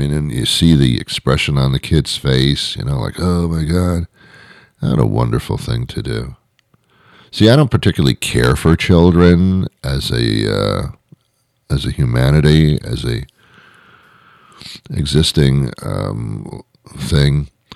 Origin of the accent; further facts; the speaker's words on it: Teaneck, New Jersey, United States; I was brought up in Teaneck, New Jersey. I don't know why either.